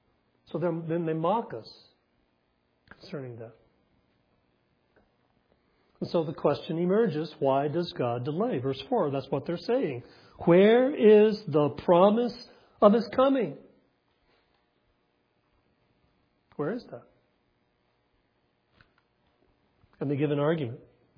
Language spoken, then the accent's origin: English; Eufaula, Alabama, United States; When I was a little boy, I was raised in Alabama.